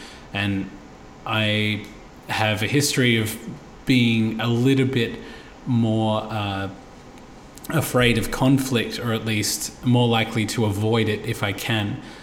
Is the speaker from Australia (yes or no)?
yes; Australia; And definitely a prominent one for myself as an Aussie as well is the same.